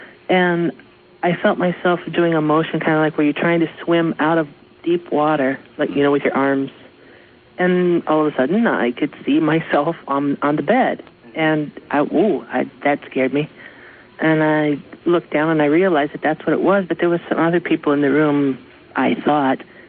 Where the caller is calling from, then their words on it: South East England, United Kingdom; In the south part, in Hampshire.